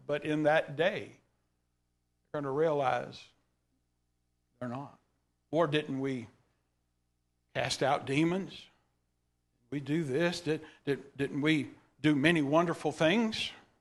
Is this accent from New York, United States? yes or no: no; Texas, United States; born there; I can't speak well. I was born in East Texas.